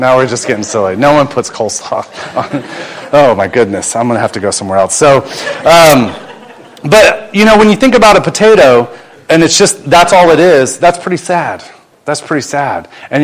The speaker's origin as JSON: {"language": "English", "country": "United States", "said": "You know, as an American, we put a stick of butter in there."}